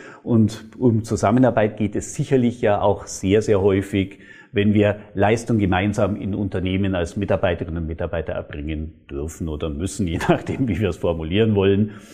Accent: Augsburg, Bavaria, Germany; ich bin ja Augsburger

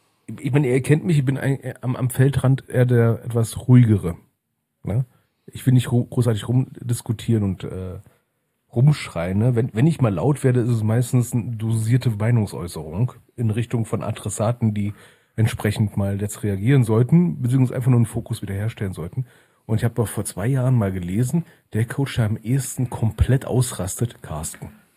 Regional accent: Berlin, Germany; Also als Berliner war das einfach nur ein ganz gutes Guten Morgen, ne?

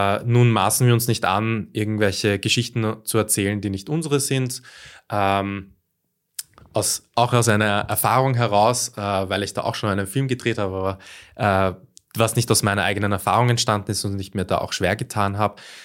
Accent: Trumau, Lower Austria, Austria; ursprünglich, genau, komme ich aus Trumau, habe dort mit Musik begonnen und mit dem Schreiben, aber dann sehr rasch ich bin in Baden in die Schule gegangen

